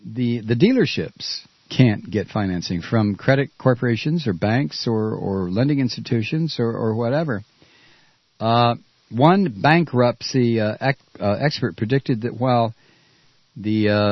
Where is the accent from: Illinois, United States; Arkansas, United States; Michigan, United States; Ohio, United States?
Ohio, United States; Toledo; The two Chrysler plants in my hometown of Toledo will be shut down through nearly the entire month of January.